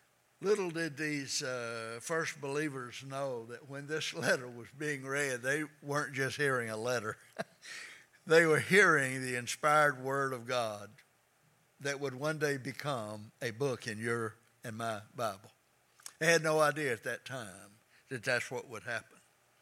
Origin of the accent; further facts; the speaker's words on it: Troy, Alabama, United States; When my mom, when we grew up there in Troy, Alabama, mom had a group of close friends.